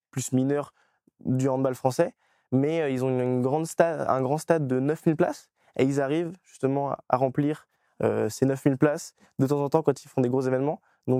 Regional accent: Pays de la Loire, France; Donc moi, je suis des Pays de la Loire, donc plus Angers et Nantes.

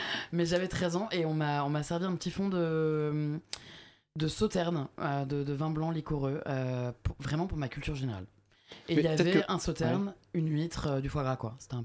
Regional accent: Île-de-France, France; De banlieue parisienne.

